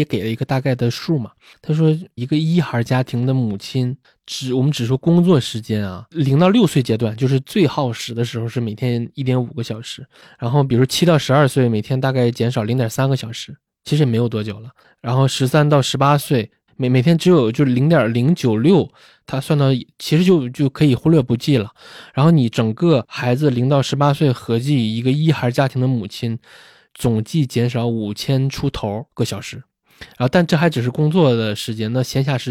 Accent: Shenyang, Liaoning, China; 因为我是沈阳的嘛，就东北当时双职工家庭还是非常普遍的

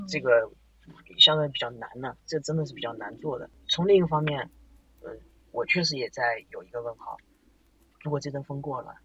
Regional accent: Hangzhou, Zhejiang, China; 我想点名批评一下我的家乡

